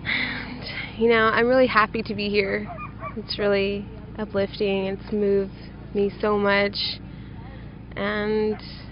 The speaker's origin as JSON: {"language": "English", "town": "Flagstaff", "region": "Arizona", "country": "United States", "said": "I am from Flagstaff, Arizona."}